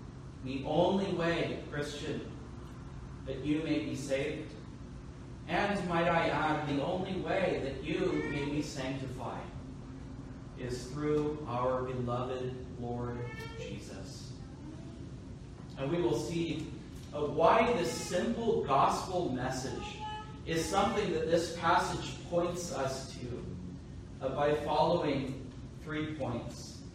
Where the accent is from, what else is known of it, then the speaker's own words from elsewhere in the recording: Los Angeles, California, United States; Now, those of us who've been in California for some time, I was raised in Los Angeles.